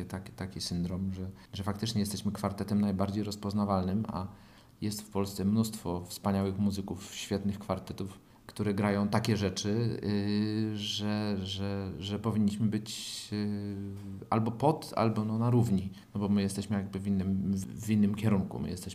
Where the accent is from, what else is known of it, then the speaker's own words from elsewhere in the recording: Łódź, Łódź Voivodeship, Poland; No ja to z Łodzi jestem, no to mój Boże, no to przy krańcówce mieszkałem